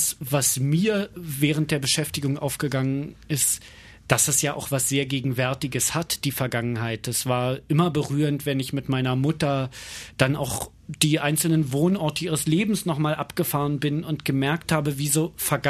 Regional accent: Germany; Ich bin Deutscher, ich bin in der Verantwortung dieses Landes.

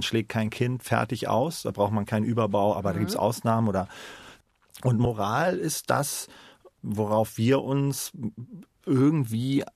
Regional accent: Oldenburg, Lower Saxony, Germany; also born or lived in Hannover / Aurich / Leverkusen; Ich bin dann auch in Oldenburg aufgewachsen. Ich bin in Hannover, war ich, bis ich 9 war. Dann war ich eine kurze Zeit in Aurich in Ostfriesland, dann eine sehr kurze Zeit in Leverkusen und dann ab 12 bis Abitur in Oldenburg.

